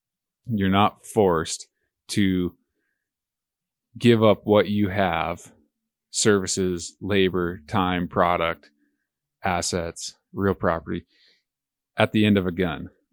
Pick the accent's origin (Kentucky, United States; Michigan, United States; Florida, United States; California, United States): Florida, United States; The culture around me, my hometown in Florida is changing. It doesn't look the same.